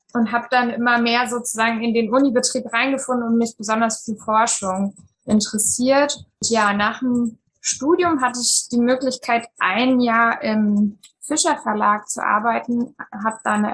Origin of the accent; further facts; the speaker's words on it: East Germany, Germany; Ich bin in der DDR noch geboren und dann in Ostdeutschland aufgewachsen.